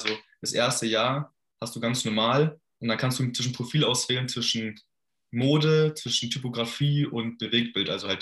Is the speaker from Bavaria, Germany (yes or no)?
yes; Ottobrunn, Bavaria, Germany; Ich komme aus München, also aus Landkreis München, Ottobrunn, ist im Südosten. Ich bin jetzt 22 Jahre alt